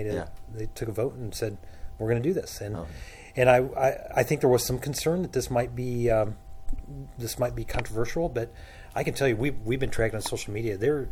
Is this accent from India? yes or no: no; Ohio, United States; My mom's from Kentucky. I'm from Ohio.